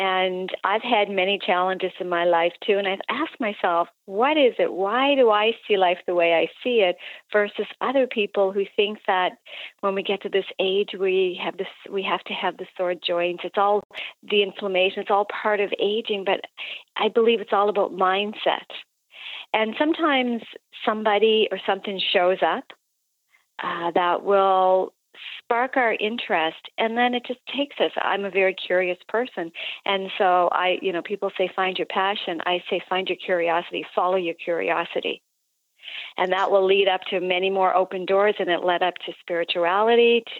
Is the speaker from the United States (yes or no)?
no; Nova Scotia, Canada; I'm from Nova Scotia in Canada